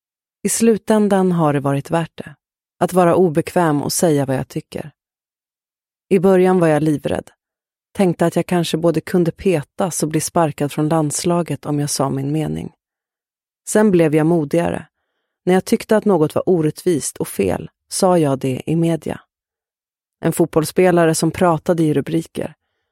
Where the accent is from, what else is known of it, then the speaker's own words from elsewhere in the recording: Sweden; Precis efter den första skylten där det står V-rum ligger huset där jag är uppvuxen.